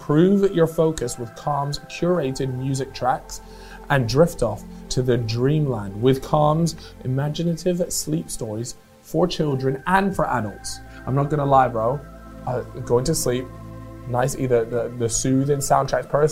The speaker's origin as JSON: {"language": "English", "country": "United Kingdom", "said": "We're from the United Kingdom. We're not very aware of what a 40"}